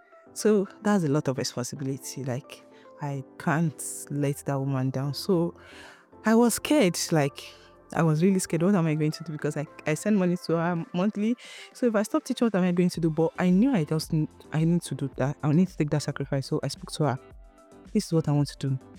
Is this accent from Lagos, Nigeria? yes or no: yes; Lagos, Nigeria; I grew up in Lagos. I was born and brought up in Lagos. I only went out of Lagos for service, and since then, I've not come back.